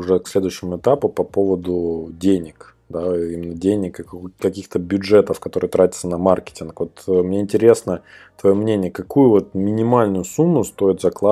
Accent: Ukhta, Komi Republic, Russia; Я, кстати говоря, тоже оттуда, я из Ухты

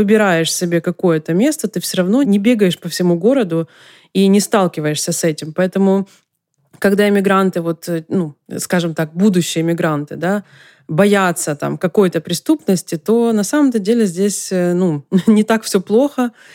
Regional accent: Donetsk, Donetsk Oblast, Ukraine; now in Los Angeles, United States; я из Донецка. У меня совершенно другой бэкграунд. И я как бы выросла в такой атмосфере, ну, когда тебе страшно в подъезд зайти, понимаешь?

